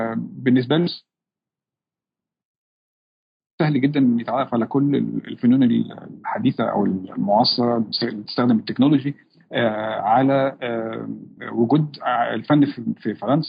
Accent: Egypt; خصوصا لما عرف ان انا من مصر، بيسأل على إزاي كمصري مقيم في شمال أفريقيا

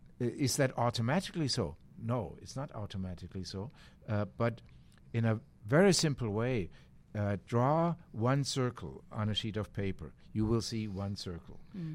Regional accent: Bremen, Germany; English is a second language; from Germany, Bremen in Germany.

